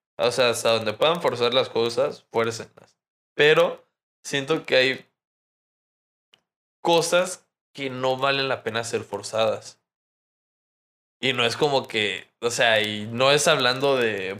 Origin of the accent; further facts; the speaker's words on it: Mexico; porque yo soy barrio mexicano